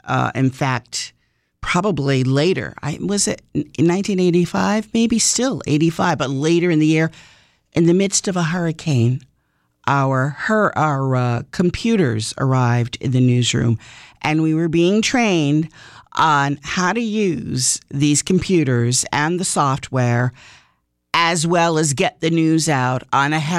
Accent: Rhode Island, United States; now in Connecticut, United States; because I come from Rhode Island, and there's a, well, it's pronounced Coventry in Rhode Island, and I come here to Connecticut

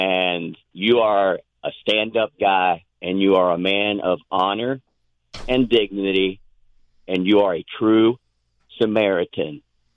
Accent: West Virginia, United States; This is all I have to contribute to your is I grew up in West Virginia.

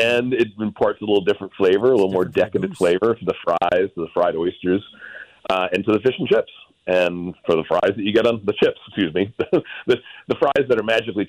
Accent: Northeast, United States; Man, they just nailed the style of the Italian deli sandwich that I grew up with in the Northeast.

